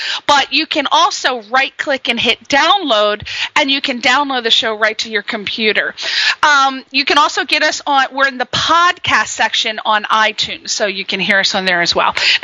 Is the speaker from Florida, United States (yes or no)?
no; Connecticut, United States; They are from the East Coast like I am. We're neighbors. I'm from Connecticut, as everybody knows.